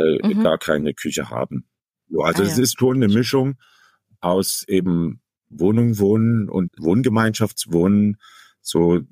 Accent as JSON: {"language": "German", "town": "Dresden", "region": "Saxony", "country": "Germany", "tie": "born or raised there", "said": "Ich bin nicht in Dresden geboren, aber in Dresden aufgewachsen. Also ich war 2 Jahre alt, als meine Eltern mit mir und meinen Geschwistern nach Dresden gezogen sind. So dass ich fühle mich als Dresdner."}